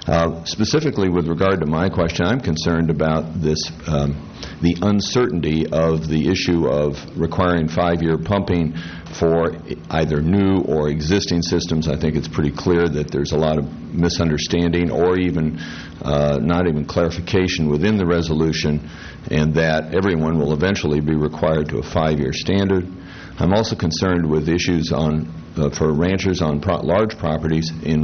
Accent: Paso Robles, California, United States; from Paso Robles. I reside in a rural area 20 miles west of town.

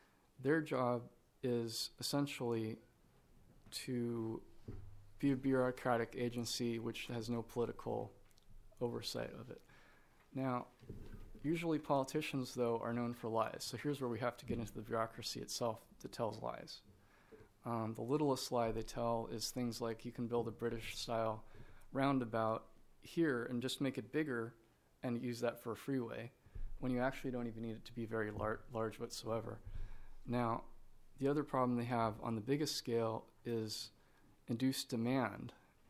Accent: California, United States; I'm from the Little Lake Valley, and that's Mendocino County.

